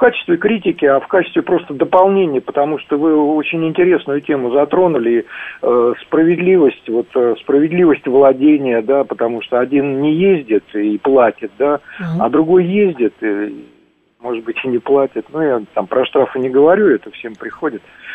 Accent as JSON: {"language": "Russian", "region": "Moscow", "country": "Russia", "said": "я из Москвы."}